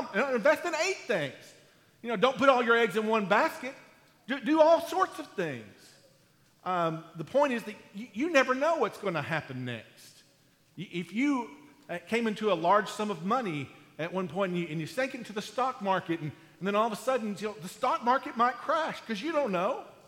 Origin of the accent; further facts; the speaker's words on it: United States; Where I lived, I grew up near the Red River, the river that divides Texas from Oklahoma there.